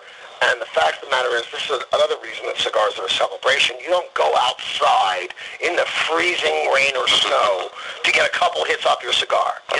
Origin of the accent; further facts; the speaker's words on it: Philadelphia, Pennsylvania, United States; born there; also born or lived in Los Angeles; I was born here in Philadelphia, but I lived for 30 years in Los Angeles